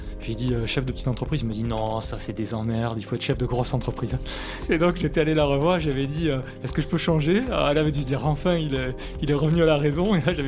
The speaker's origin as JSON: {"language": "French", "town": "Auch", "region": "Occitanie", "country": "France", "tie": "born or raised there", "said": "Moi, j'ai grandi dans le Gers. Je suis né à Auch et j'y suis resté jusqu'au lycée où je suis parti à Toulouse."}